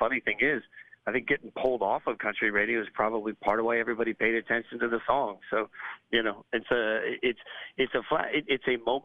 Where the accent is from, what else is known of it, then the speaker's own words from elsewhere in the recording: Las Vegas, Nevada, United States; I was born in Vegas. I lived in Vegas as a little kid.